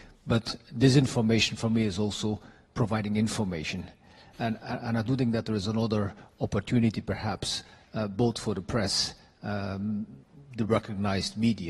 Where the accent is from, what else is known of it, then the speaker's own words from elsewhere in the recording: Belgium; moved away as an adult; now in United Kingdom; For me personally, and I'm from Belgium, I live 30 years in this country